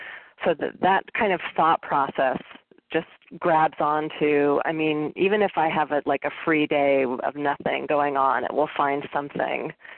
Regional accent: San Francisco, California, United States; Actually, I'm not in San Francisco, but I'm from San Francisco.

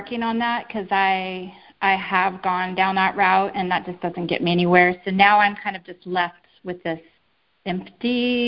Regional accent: Chico, California, United States; I'm from Chico, California.

